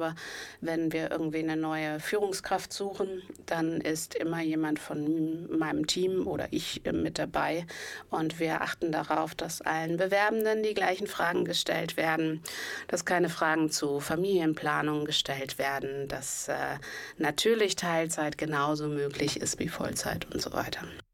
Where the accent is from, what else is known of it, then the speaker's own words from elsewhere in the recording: Berlin, Germany; now in Münster, Germany; Ich komme ursprünglich aus Berlin und bin jetzt seit 2019 mit mehreren Stationen einmal quer durch Deutschland in Münster gelandet